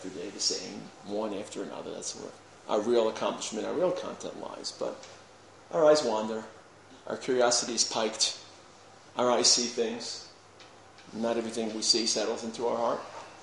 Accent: Brooklyn, New York, United States; I remember as a high school boy growing up in Brooklyn, so we used to get off of the D train on Avenue J

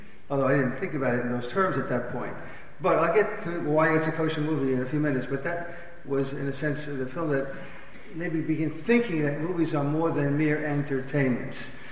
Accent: Mount Vernon, New York, United States; Now, movies were a staple of my growing up in Mount Vernon, New York.

